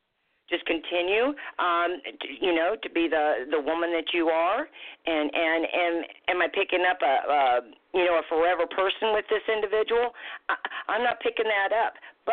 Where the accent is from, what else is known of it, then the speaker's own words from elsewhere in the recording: Iowa, United States; Ooh, I was raised in Iowa. So about them winters up there.